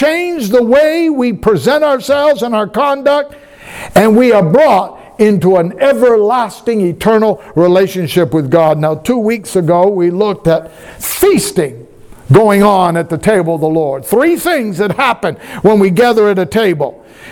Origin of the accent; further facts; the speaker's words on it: Westbrook, Maine, United States; I'm from the Northeast. I'm born in Maine to be exact, Westbrook, Maine to be exact, outside of Portland.